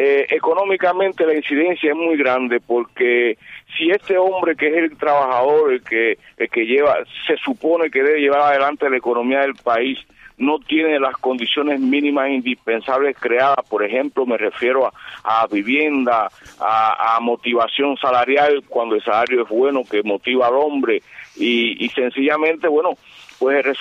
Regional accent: Cuba

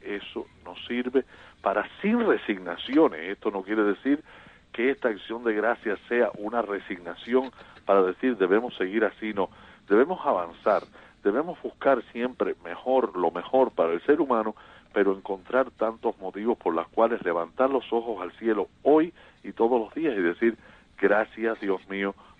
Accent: Cuba; nos ha tocado vivir como cubanos

